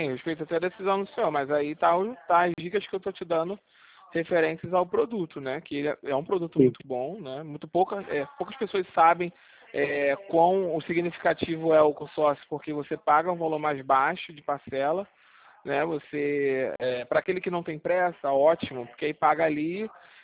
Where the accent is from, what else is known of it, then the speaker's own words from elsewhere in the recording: São Paulo, Brazil; Sou natural de São Paulo, né?